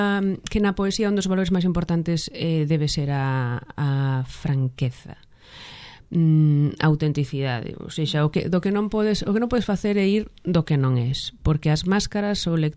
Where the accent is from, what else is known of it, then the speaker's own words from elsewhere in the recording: Santiago de Compostela, Galicia, Spain; eu xa, claro, xa son nena do Ensanche, non? Xa nacín pois nunha Rúa do Ensanche santiagués, entón esa é a miña realidade.